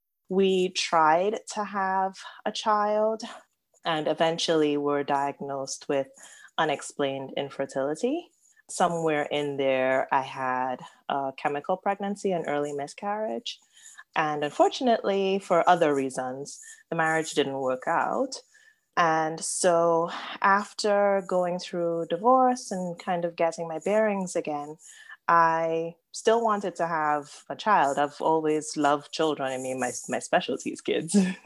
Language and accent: English; Trinidad & Tobago; moved away as an adult; I am also an immigrant. I'm from Trinidad and Tobago. I moved here for college and then for grad school and have stayed. So I have set up roots here